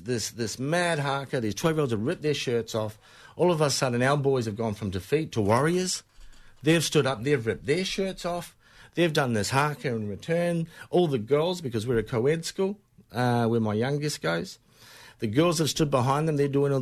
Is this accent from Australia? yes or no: yes; Australia; So as Aboriginal kids, as Gomeroi kids growing up in Moree or St George, we all learned Gari and the Nami.